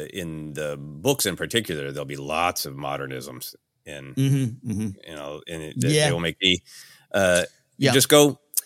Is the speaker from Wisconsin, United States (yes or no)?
no; Minneapolis, Minnesota, United States; that looks like a large portion of Midwestern men that I grew up with in Minneapolis.